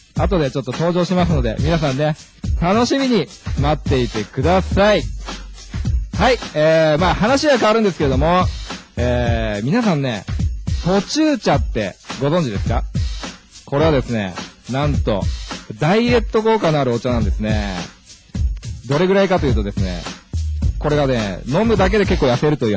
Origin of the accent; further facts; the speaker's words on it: Urawa, Saitama, Japan; 出身はですね、埼玉県の浦和市というところがあって浦和生まれ浦和育ちですね。今現在33歳です。